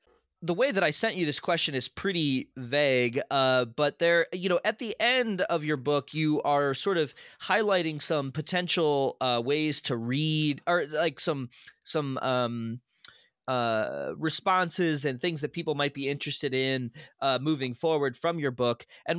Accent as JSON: {"language": "English", "town": "St. Louis", "region": "Missouri", "country": "United States", "tie": "born or raised there", "said": "Like, I grew up in St. Louis. I know what the Cardinals mean to the city"}